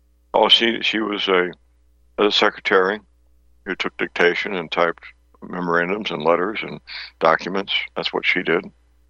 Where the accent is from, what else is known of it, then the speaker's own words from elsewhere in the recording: St. Louis, Missouri, United States; So I know in my hometown in St. Louis, Pfizer has a facility.